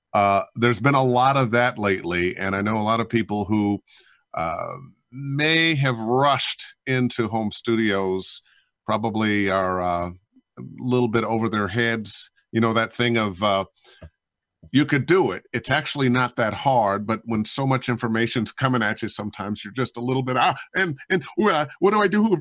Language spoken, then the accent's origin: English; Cleveland, Ohio, United States; moved away as an adult; Born and raised in Cleveland. I left when I was 18 to go to college in Minnesota.